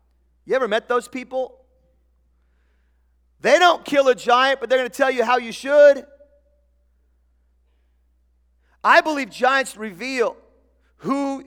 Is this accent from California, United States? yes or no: no; Tillamook, Oregon, United States; Sorry, I grew up in Tillamook. I can say that.